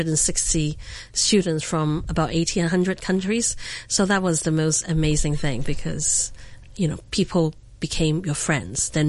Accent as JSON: {"language": "English", "country": "Hong Kong", "tie": "born or raised there", "said": "I'm born and bred in Hong Kong, made in Hong Kong, grew up in a old Chinese betterman"}